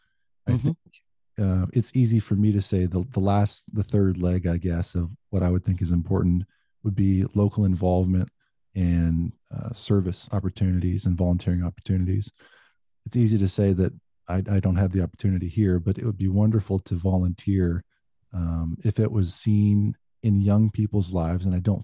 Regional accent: Kansas, United States; I grew up around here in Kansas. There's no mountains, there's no coast, no lighthouses.

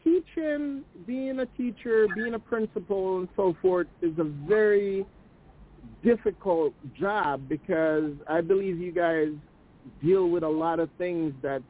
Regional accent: Askenish, Hanover, Jamaica; because I grew up basically in Askanish, which is way underneath the mountain.

